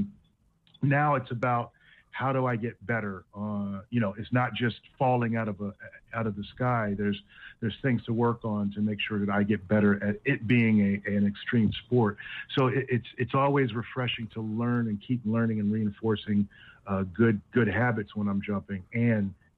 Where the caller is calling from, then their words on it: Los Angeles, California, United States; I'm in L.A. I'm up in San Fernando Valley.